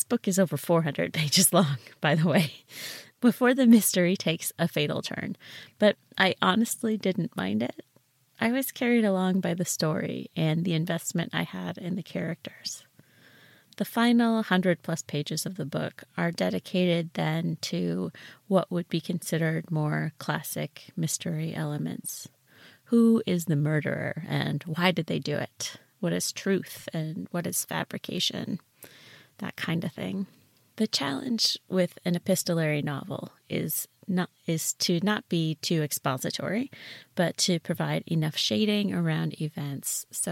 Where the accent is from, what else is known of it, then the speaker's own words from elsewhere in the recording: United States; I am American, rather obviously, I'm sure, and bring an American lens to this book